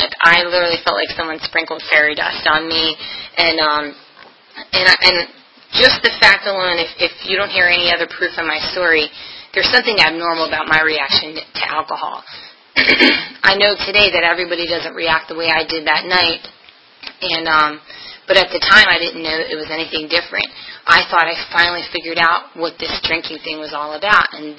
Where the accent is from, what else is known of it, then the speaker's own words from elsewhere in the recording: Maryland, United States; we grew up in Baltimore County, kind of right outside of the city, pretty small town